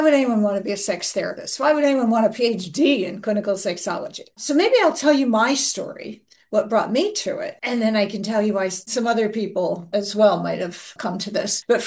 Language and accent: English; New Jersey, United States; now in Florida, United States; I came to Florida from New Jersey